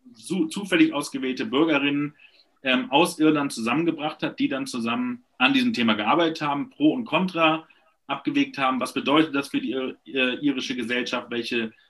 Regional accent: North Rhine-Westphalia, Germany; ich komme aus NRW und hatte selber in meiner Kommune noch nicht einmal die Chance, über Themen abzustimmen.

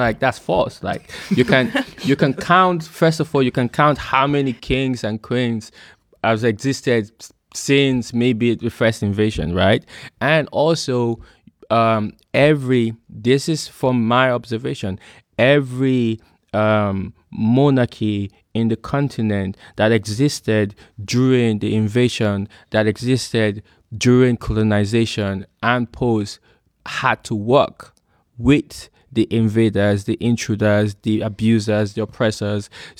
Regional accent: Benin City, Edo, Nigeria; also born or lived in Lagos; now in Ghana; I'm from Benin. Right, but I'm Asian. But then I'm from Edo State. Then I moved to Lagos, and I have a bit of being a Lagosian. Then I moved to Ghana, and I've been in Ghana for 6 years.

